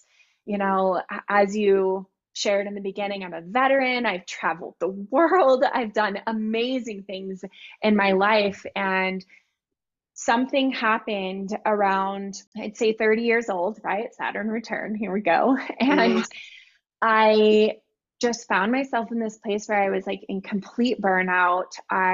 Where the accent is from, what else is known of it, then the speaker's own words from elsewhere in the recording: Texas, United States; I'm originally from Texas. So I landed back in the Hill Country in Texas.